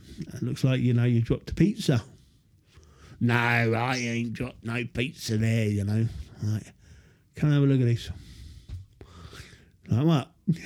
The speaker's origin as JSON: {"language": "English", "town": "Glasgow", "region": "Scotland", "country": "United Kingdom", "tie": "born or raised there", "said": "I ended up moving back to my hometown and relapsing."}